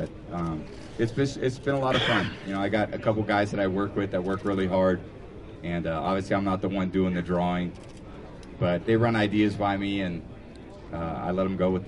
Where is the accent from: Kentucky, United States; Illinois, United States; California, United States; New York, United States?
California, United States; I didn't know much about the franchise growing up in California, being a 49er fan, being in the NFC, being the other part of the country.